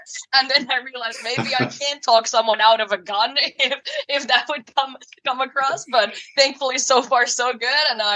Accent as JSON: {"language": "English", "country": "Finland", "second_language": "English", "moved": "as an adult", "lives_now": "Chicago, United States", "said": "I come from Finland originally, as you mentioned already, and I've been traveling ever since quite a lot."}